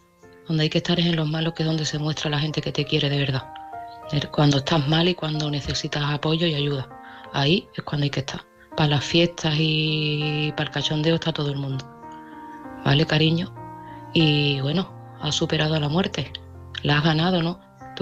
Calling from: Seville, Andalusia, Spain; desde Sevilla.

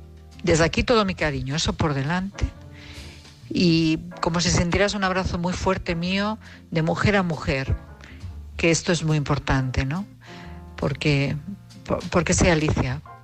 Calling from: Madrid, Community of Madrid, Spain; de Madrid.

